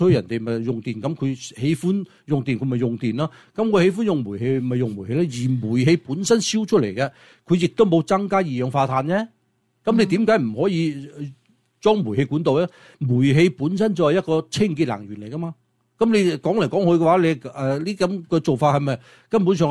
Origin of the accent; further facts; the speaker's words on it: California, United States; 係令到咗我哋加州人咧係加重咗好多負擔啊